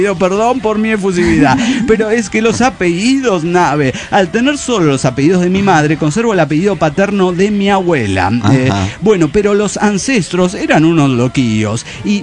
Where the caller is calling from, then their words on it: Chiapas, Mexico; de Tudlautier, Chiapas, México.